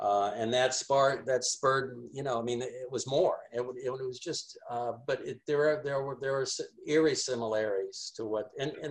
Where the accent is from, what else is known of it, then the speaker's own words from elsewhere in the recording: Florida, United States; I got a job offer to come back to where I grew up in South Florida